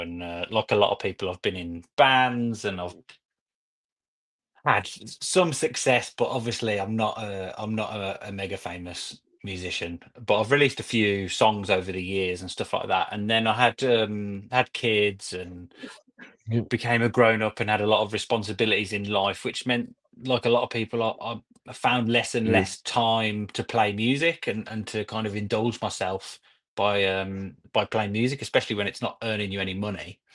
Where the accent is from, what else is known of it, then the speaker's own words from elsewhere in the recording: Birmingham, West Midlands, United Kingdom; now in Norwich, United Kingdom; So I live in Norwich. Yeah, so I live about, so it's about three and a bit hours to Birmingham. I'm from Birmingham.